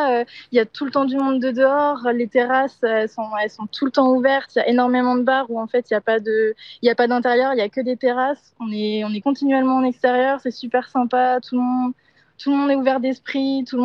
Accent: Brittany, France; now in Madrid, Spain; Un peu au-dessus de Brest, dans le Finistère.

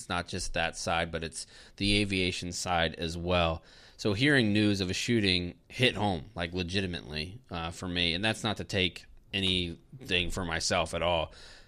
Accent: Pensacola, Florida, United States; also born or lived in Jacksonville; I'm from Pensacola. Like, I was born in Jacksonville, but I went to high school in Pensacola. I went to Tate High School, which is just outside of the city limits in Pensacola.

